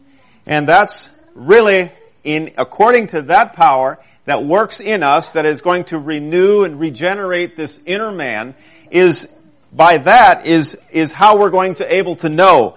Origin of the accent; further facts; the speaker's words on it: Ohio, United States; Yeah, we're from Holmes County. We live right there in Berlin, the capital of Holmes County. And so that's where we're from.